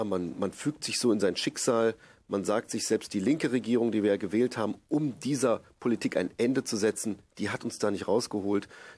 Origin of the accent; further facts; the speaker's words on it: Ierapetra, Crete, Greece; meine Heimatstadt Ierapetra